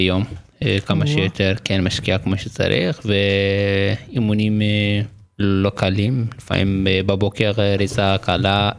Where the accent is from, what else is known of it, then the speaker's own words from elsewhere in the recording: Eritrea; moved away; בכפר, איפה שגדלתי, אני ארתראי פליט, כמו שאתה יודע.